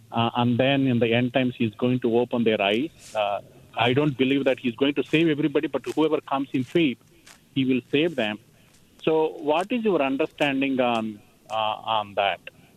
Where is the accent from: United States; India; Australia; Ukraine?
India; I was, you know, born and brought up in India, and I came to know the Lord at 19 years of age from Hinduism.